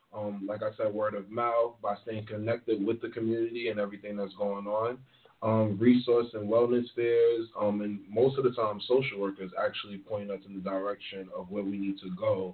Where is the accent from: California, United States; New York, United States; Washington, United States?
New York, United States; accent: New York; Okay. I'm from New York.